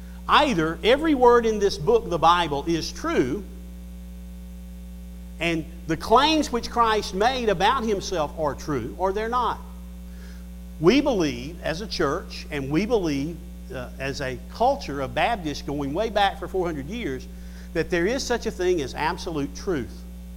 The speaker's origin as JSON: {"language": "English", "town": "Atlanta", "region": "Georgia", "country": "United States", "tie": "born there", "said": "I may be one of the few people here who can say, I was born in Atlanta, Georgia."}